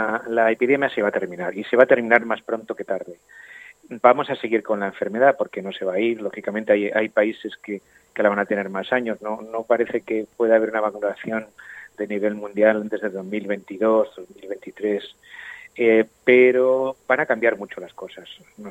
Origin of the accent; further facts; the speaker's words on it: Valencia, Valencian Community, Spain; Me lo vas a decir a mí, que soy un niño de Ruzafa de los años.